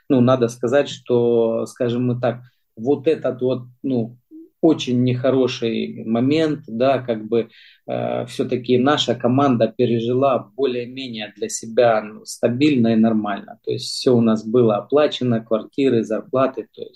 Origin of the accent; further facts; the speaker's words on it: Donetsk, Donetsk Oblast, Ukraine; Да, я сам из Донецка, я как раз родился и вырос вот именно в районе, микрорайон Октябрьский такой называется.